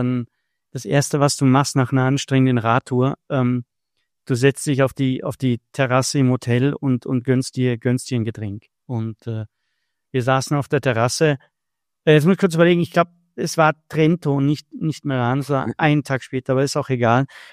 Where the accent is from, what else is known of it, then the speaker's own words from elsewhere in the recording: Northern Germany, Germany; Aber das ist ähnlich wie Moin zum Beispiel bei uns im Norddeutschen